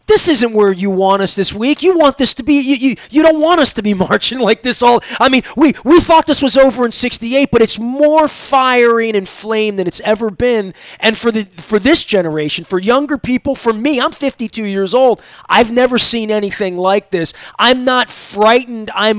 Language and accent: English; Dundalk, Maryland, United States; You know, I'm from Dundalk, right? So, I mean, I grew up in Archie Bunker's America in the 70s.